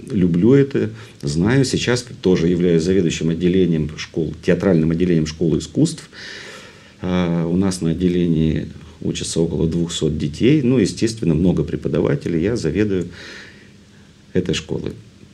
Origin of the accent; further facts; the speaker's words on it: Sevastopol, Ukraine; now in Saint Petersburg, Russia; Я один приехал из Севастополя в Ленинград.